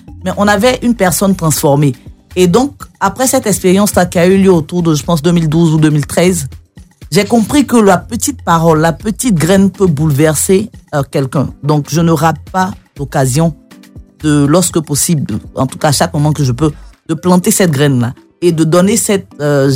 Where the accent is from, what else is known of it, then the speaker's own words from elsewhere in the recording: Bingerville, Abidjan, Côte d’Ivoire; J'ai été éduquée, j'ai grandi à Bingerville.